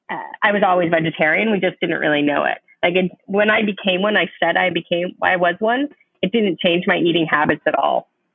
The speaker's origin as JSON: {"language": "English", "town": "Toronto", "region": "Ontario", "country": "Canada", "said": "I'm from Canada, Toronto to be exact."}